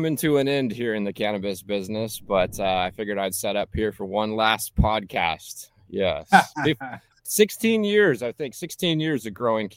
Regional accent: California, United States; moved away as an adult; now in Northern California, United States; So I moved to Northern California in 2009. I grew up in Southern California.

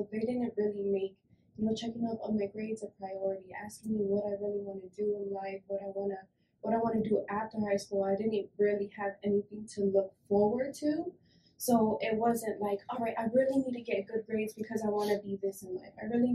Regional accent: West Palm Beach, Florida, United States; I am from here, West Palm Beach, Florida, born and raised.

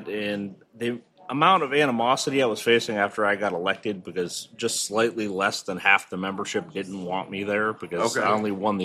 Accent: Warren, Ohio, United States; I'm from Warren, Ohio.

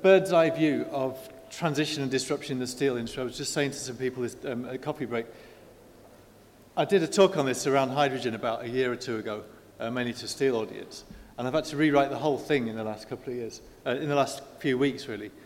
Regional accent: Teesside, North East England, United Kingdom; that's the one audience where you say, oh, we're from Teesside, and people are like, oh, well done you, that's good.

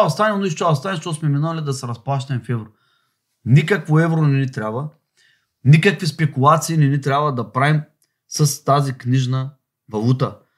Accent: Varna, Varna Province, Bulgaria; Аз съм от Варна.

